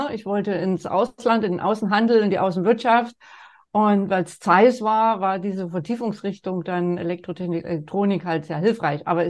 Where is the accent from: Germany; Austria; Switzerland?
Germany; Jena, Thuringia; born there; Ja, ich komme gebürtig aus Jena